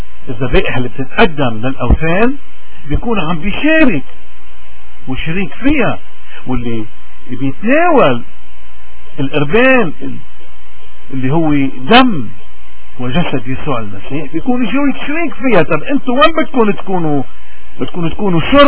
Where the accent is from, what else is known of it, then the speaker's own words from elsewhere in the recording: Lebanon; اللي نحن اليوم كلبنانيين ونحن عم نمر بأزمة قيادة دينية زمنية